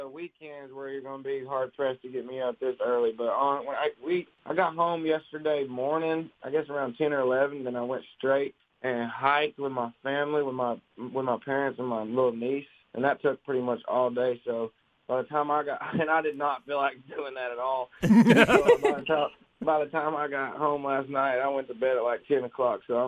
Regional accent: Tennessee, United States; I'm originally from Tennessee, and I still live in Tennessee. If I ever move out of Tennessee, I'd be very surprised.

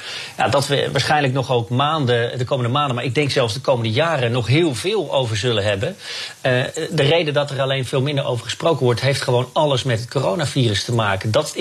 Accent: United Kingdom; Dus dat voel je hier als Brit wel.

